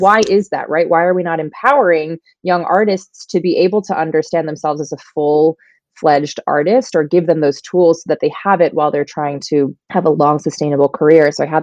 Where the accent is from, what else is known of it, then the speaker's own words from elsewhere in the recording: New York, United States; now in Los Angeles, United States; No, I am a New Yorker, like true and true, born and raised.